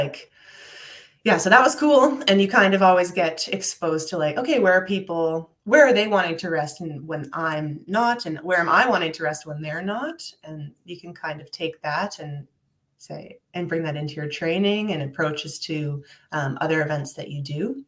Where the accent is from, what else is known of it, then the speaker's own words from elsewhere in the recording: Canada; Like, okay, we're Canadian.